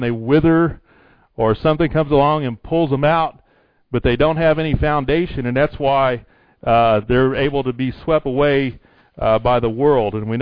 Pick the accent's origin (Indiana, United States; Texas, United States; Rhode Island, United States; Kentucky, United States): Indiana, United States; I know where I grew up in Indiana, you usually had to have a jackhammer if you wanted to have a garden